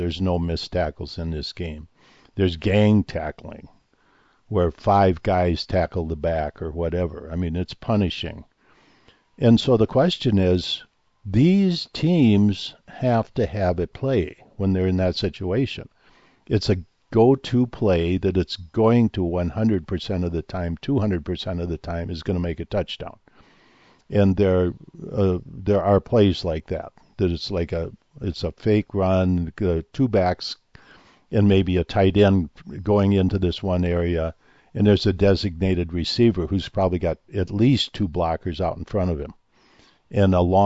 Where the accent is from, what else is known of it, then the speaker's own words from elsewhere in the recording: United States; watched football for my entire life, being an American kid.